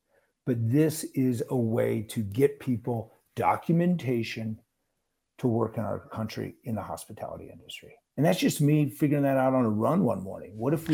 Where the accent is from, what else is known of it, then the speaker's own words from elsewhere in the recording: Arizona, United States; Look, I grew up in Arizona. 40 years ago, Barry Goldwater knew how to work with Democrats.